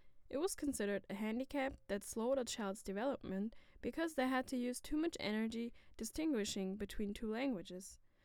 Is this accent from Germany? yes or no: yes; Germany; my parents are from Turkey. However, I was born and raised in Germany and grew up speaking both German and Turkish.